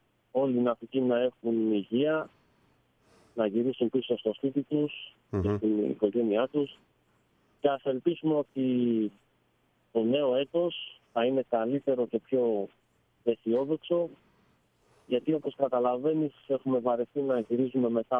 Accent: Greece; Μόνο εγώ είμαι Έλληνας.

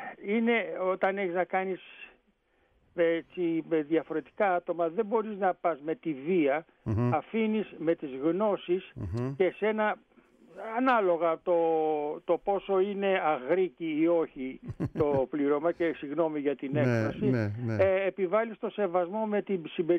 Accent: Athens, Attica, Greece; born there; Εγώ είμαι γεννημένος στην Αθήνα, με καταγωγή από τον πατέρα μου από τη Ρούμελη, καμία σχέση με τη θάλασσα

